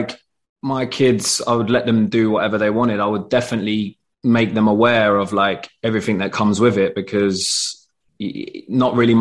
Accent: London, United Kingdom; especially growing up in London, wanted to play that way.

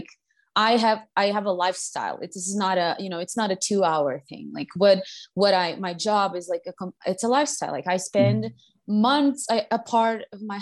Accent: Lisbon, Portugal; English is a second language; So I'm a Portuguese middle distance runner. I was born and raised in Portugal. I lived in Lisbon for 21 years of my life.

